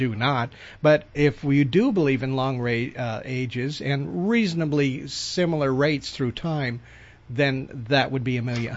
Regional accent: Los Angeles, California, United States; like I'm from Shaky Town, Los Angeles

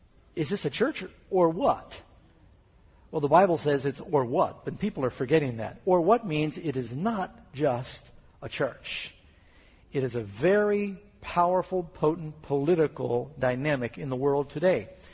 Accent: New York City, New York, United States; I've been to the United Nations. I grew up right near the United Nations.

